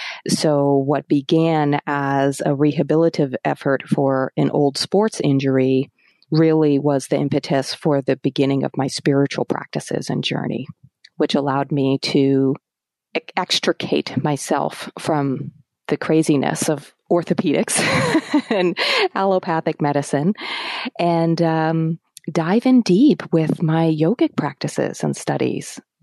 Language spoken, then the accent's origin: English; New Hampshire, United States; Even as a kid growing up in New Hampshire, I was always hiking in the White Mountains